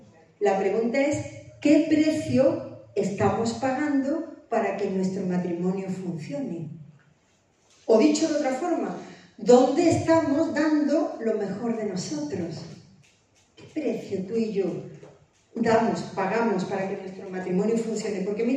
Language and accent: Spanish; Córdoba, Andalusia, Spain; que él era de mi tierra, de Córdoba